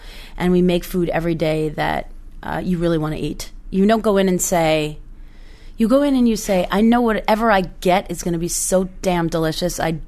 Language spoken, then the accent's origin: English; New York City, New York, United States; I grew up in Midtown Manhattan, Alton. I grew up with parents who have lived in the same rental apartment for 45 years.